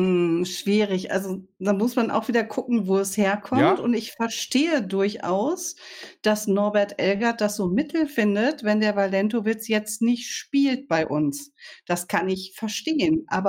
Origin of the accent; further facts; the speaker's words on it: Cologne, North Rhine-Westphalia, Germany; Entschuldigung, ich komme aus Köln.